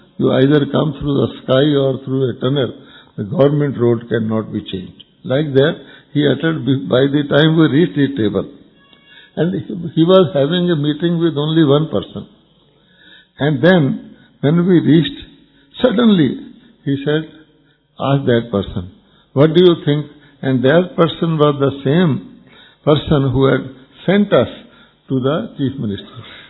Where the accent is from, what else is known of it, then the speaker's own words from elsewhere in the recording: Amritsar, Punjab, India; He said, Amritsar. I said, I am also from Amritsar.